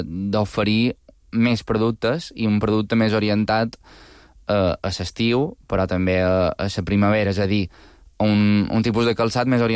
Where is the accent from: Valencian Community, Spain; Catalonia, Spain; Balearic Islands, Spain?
Balearic Islands, Spain; Sant Joan; a Sant Joan, per exemple, que és el meu poble